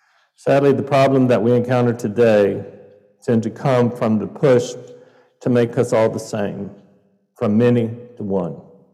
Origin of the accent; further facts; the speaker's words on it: the South, United States; Growing up in the South, people's residents could be easily recognized by the way they talked.